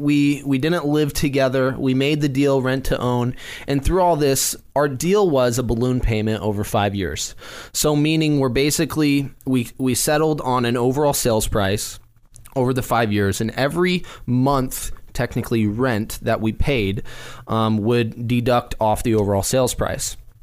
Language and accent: English; Salem, Oregon, United States; We grew up in Southeast Salem. Mm-hmm. We're in Northeast Salem now.